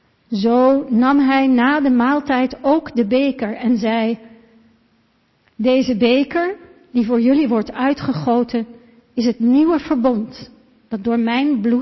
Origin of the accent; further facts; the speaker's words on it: Overijssel, Netherlands; want wij komen uit Twente.